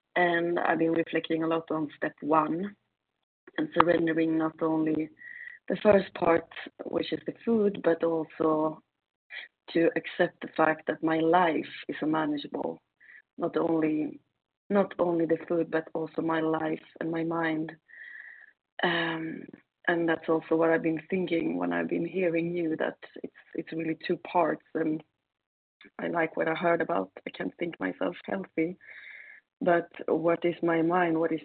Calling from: Sweden; Yeah, hello … from Sweden.

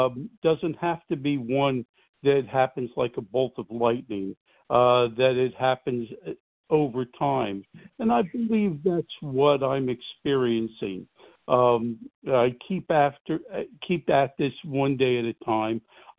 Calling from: New Jersey, United States; I'm calling from New Jersey on the east coast of the United States.

